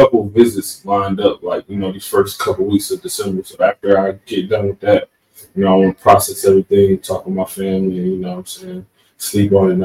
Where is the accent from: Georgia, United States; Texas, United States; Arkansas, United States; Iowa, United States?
Georgia, United States; Atlanta; I'm from Atlanta. I've been playing football since I was like 6 years old.